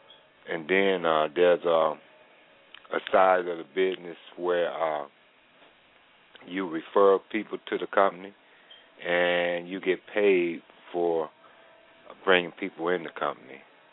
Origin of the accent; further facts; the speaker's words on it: Muskegon, Michigan, United States; I am from Muskegon, Michigan.